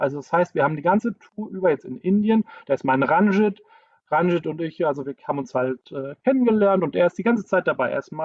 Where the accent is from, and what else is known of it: North Rhine-Westphalia, Germany; accent: Münster